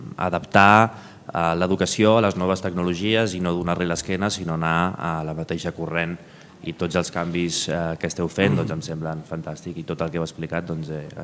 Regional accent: Sitges, Catalonia, Spain; Jo també, som de Sitges

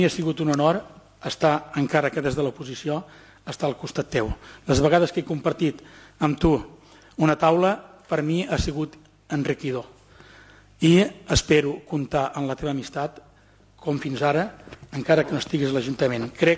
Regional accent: Sitges, Catalonia, Spain; born there; Tu i jo vàrem néixer a Sitges i es coneixem gairebé de tota la vida.

